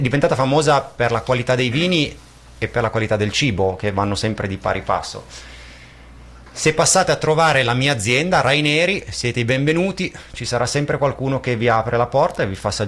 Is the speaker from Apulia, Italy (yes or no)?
no; Piedmont, Italy; La mia cantina si trova ovviamente in Piemonte, ve l'ho detto, io sono piemontese.